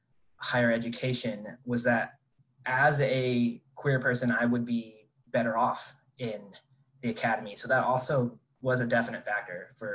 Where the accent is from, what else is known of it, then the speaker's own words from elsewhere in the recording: Carmel, Indiana, United States; also born or lived in Michigan; I grew up in the Midwest, North Midwest. I was born in Michigan, moved to Carmel, Indiana when I was six, and that's where I was raised more or less, which is a conservative, wealthy suburb of Indianapolis.